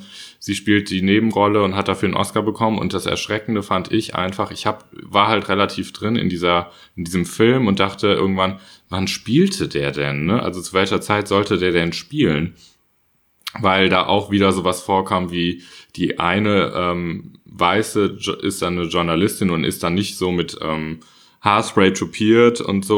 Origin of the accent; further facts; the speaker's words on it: Hesse, Germany; ich komme aus Hessen.